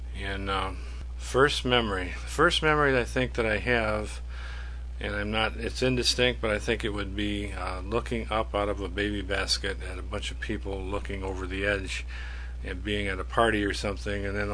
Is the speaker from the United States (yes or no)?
yes; Ottawa, Illinois, United States; I was born in Ottawa, Illinois, near Earlville, where I was raised for the first 18 years of my life. My dad was a farmer